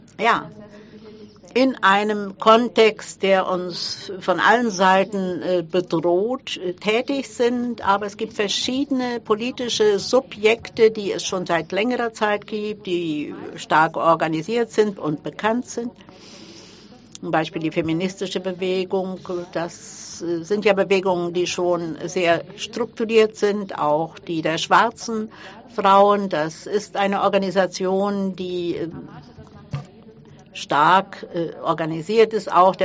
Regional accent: Brazil; born there; German is a second language; ich bin im Binnenland geboren

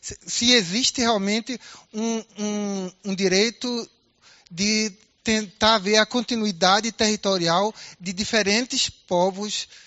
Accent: Petrolina, Pernambuco, Brazil; Eu venho da região, eu sou de Petrolina.

